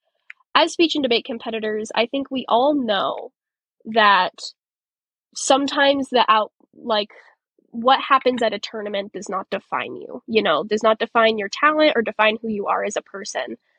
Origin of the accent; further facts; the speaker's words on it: Cheyenne, Wyoming, United States; State, finally getting to have it in my hometown of Cheyenne again, was really, really cool